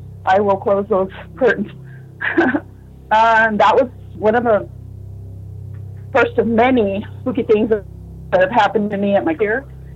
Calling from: Yuma, Arizona, United States; Yuma, Arizona.

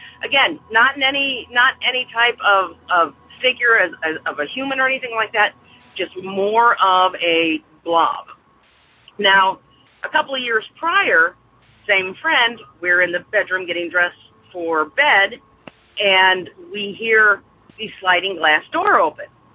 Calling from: Aurora, Illinois, United States; I'm calling from Aurora, Illinois.

